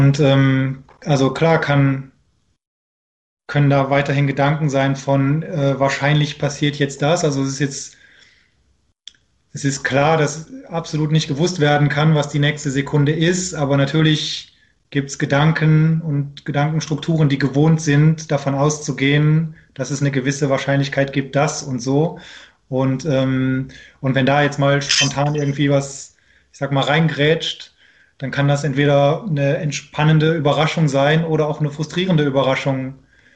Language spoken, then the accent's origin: German; Wallonia, Belgium; je nach Lebensphase habe ich mich mal als deutschsprachiger Belgier gefühlt und auch als Belgier und dann irgendwann mehr als Europäer oder Weltbürger